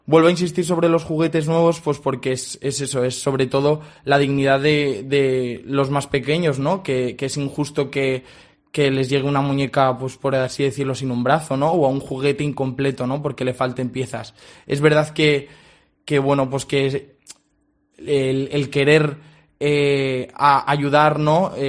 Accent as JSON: {"language": "Spanish", "town": "Sanzoles", "region": "Castile and León", "country": "Spain", "said": "yo soy de Sanzoles, de uno de los pueblos de esta provincia. Y nada, pues tengo 23 años y actualmente me encuentro terminando un máster de producción artística. De Valencia, sí."}